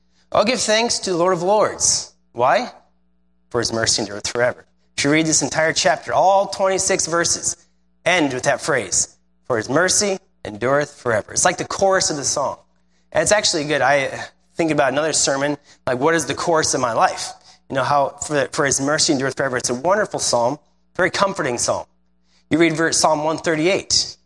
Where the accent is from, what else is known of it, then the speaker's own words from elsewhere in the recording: Indiana, United States; I know I grew up here. I was born in Northwest Indiana, lived the first 27 years of my life here.